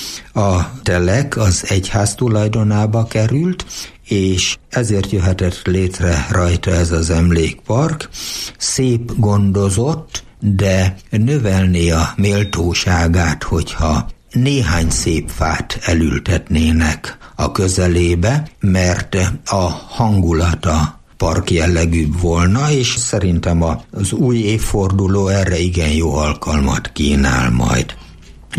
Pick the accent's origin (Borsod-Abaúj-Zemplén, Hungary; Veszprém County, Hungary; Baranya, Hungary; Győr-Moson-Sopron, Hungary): Borsod-Abaúj-Zemplén, Hungary; Sajópetri; born there; also born or lived in Sajólád; mert a szomszéd faluban Sajópetrében születtem, de Sajóládra jártam általános iskolának a felső tagozatát